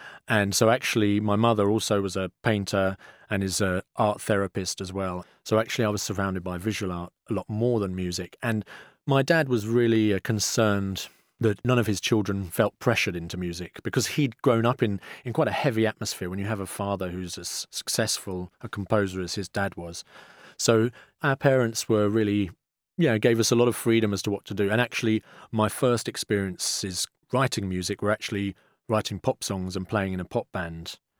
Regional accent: London, United Kingdom; being a Londoner, my folk music, the traditional music for me, in a way, is actually electronic music and stuff with a groove, dance music, and then combined with having this Russian classical heritage.

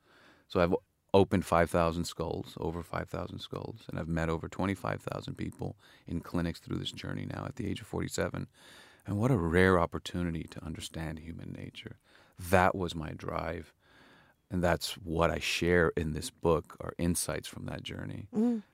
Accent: Jammu and Kashmir, India; now in Los Angeles, United States; I was born in Kashmir. When we had the opportunity to leave, we did. It was a violent area. And when my father had the opportunity to come to the States, we went to Los Angeles.

